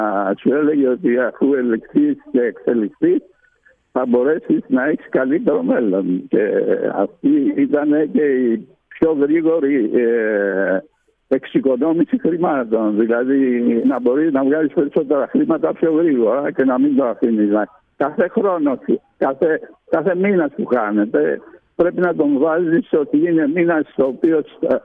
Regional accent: Kilkis, Central Macedonia, Greece; μεγάλωσα στο Κιλκής κατά κάποιο τρόπο. Καταγωγή μου είναι από Σαντορίνη, αλλά κατέληξα να είναι οι γονείς μου στο Κιλκής.

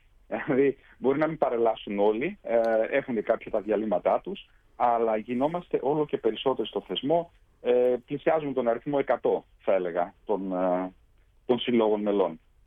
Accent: Veria, Central Macedonia, Greece; also born or lived in Stuttgart, Germany; όχι επειδή γεννήθηκα στη Στουτγκάρδη, έτσι, και είναι και λίγο η καταγωγή μου, αν και είμαι από Βέρεια, λέω ότι είμαι από Στουτγκάρδη.

